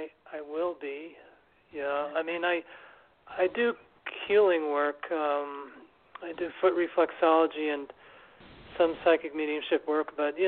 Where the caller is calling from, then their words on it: New York City, New York, United States; from New York City.